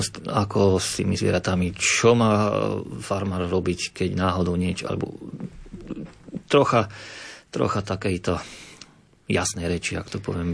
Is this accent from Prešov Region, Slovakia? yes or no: no; Žilina Region, Slovakia; Ja bývam na hraniciach, ja som z Oravy teda, bývam v blízkosti štátnej hranice s Poľskou republikou.